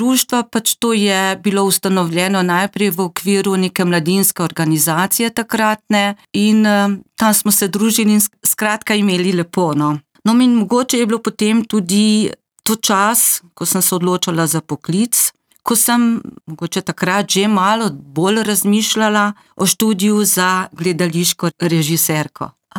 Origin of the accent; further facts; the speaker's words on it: Grahovo, Littoral–Inner Carniola, Slovenia; now in Cerknica, Slovenia; Res je, nisem vedno živela v Cerknici. Moj rojstni kraj je Grahovo, včasih se je ta kraj imenoval Grofovo. Tam sem se rodila in živela vse do leta 1984, ko smo se z družino preselili v Cerknico in si tam ustvarili dom.